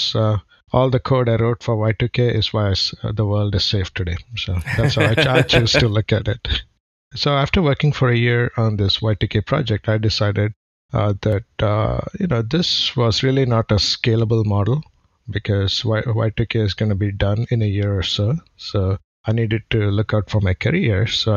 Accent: India; born there; I was born in India.

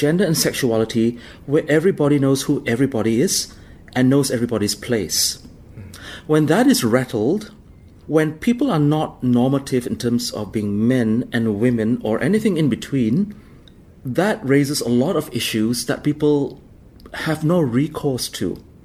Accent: Malaysia; we want to be recognized as citizens, as Malaysians, who may not fall into the cisnormative and heteronormative categories, but are every bit as Malaysian as everyone else.

